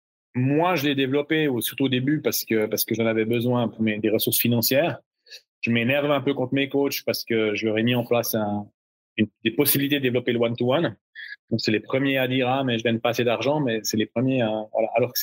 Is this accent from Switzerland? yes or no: yes; Switzerland; tu prends chez nous en Suisse la moyenne d'un. d'entrepreneur, c'est entre 120 et 130 francs l'heure